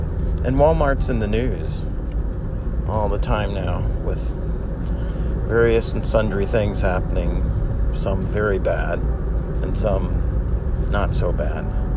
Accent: Brazil; I grew up in Brazil.

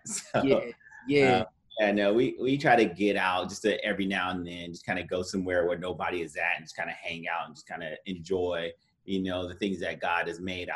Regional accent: Los Angeles, California, United States; I grew up in the South Central Los Angeles, so it's a pretty rough area of L.A.

